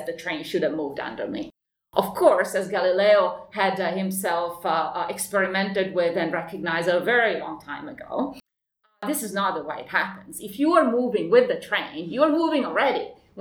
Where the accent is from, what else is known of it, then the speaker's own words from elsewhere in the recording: Bologna, Emilia-Romagna, Italy; also born or lived in Padua; So I'm Italian. I grew up in Bologna for the majority of my childhood.